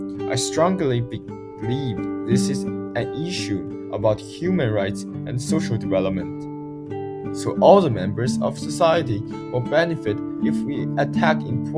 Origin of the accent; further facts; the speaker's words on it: Beijing, China; now in United States; I'm from Beijing, China. This is the second year I have stayed in the US.